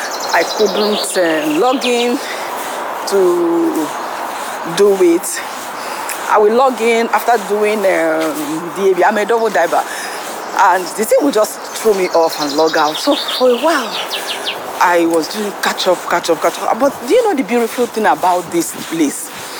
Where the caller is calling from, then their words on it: France; I'm coming in from France.